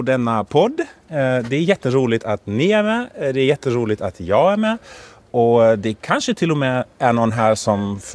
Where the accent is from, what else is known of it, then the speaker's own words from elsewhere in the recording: North Rhine-Westphalia, Germany; born there; also born or lived in Sweden; now in Bottrop, Germany; gebürtig komme ich aus Lippe im Osten Nordrhein-Westfalens. Bin dann zum Studium in Bonn und Göttingen gewesen. Und habe 8 Jahre in Schweden gelebt und bin da auch als Pfarrer in meine ersten Berufsjahre gestartet.